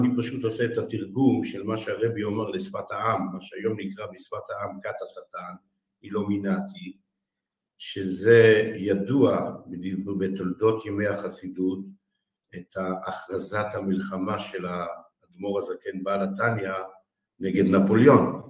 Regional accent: Jerusalem, Jerusalem District, Israel; ומצד אמא אני קשור לחסידות בובו, ואני פה, אני ילד ירושלמי, נולדתי בירושלים, החרדית, תלמיד ויז'ניץ

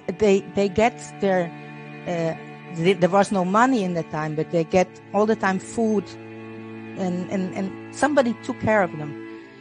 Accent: Netherlands; now in Israel; I came to Israel from Holland.

